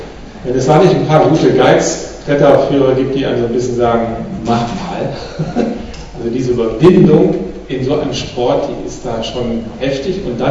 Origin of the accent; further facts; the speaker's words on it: Lower Saxony, Germany; Ich komme aus dem Osnabrücker Land und da kickt man halt vom Kindheit an.